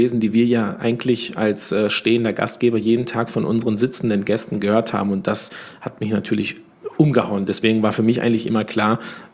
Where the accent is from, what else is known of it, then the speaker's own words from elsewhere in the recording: Spain; Bin ja Spanier, also ich bin Sohn von Gastarbeitern. Mein Vater ist 69 nach Deutschland gekommen und meine Mutter 71.